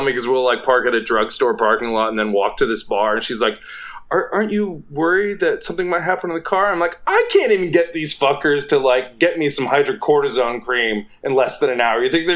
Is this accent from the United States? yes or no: yes; Atlanta, Georgia, United States; also born or lived in Tennessee / Alabama; So I grew up in Atlanta, did a little time in Tennessee for high school, went to college in Alabama.